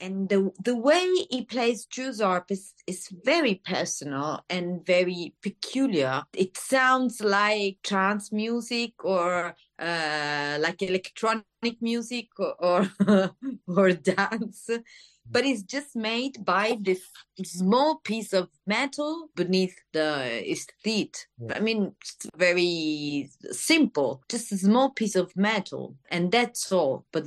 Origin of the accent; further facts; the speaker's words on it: Paternò, Sicily, Italy; I was born in Paternò, nearby Catania, just nearby the Mount Etna, the volcano Etna, Sicily. And I have been living there.